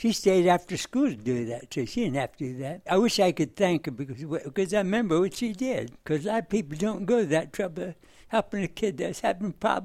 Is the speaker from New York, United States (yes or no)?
no; Fresno, California, United States; Well, as I grew up in Fresno, I got a bicycle. I made a trailer for it to go on the bike. Drove around town.